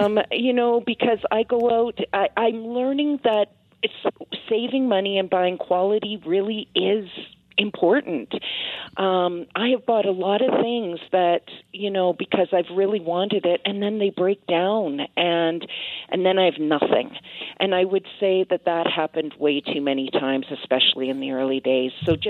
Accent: Scotland, United Kingdom; and we're both Scottish, but somehow I didn't get the Scottish part.

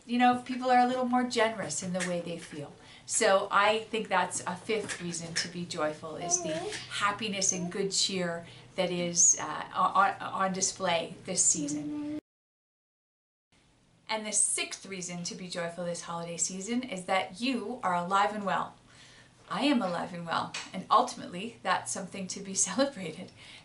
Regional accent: Canada; I am Canadian

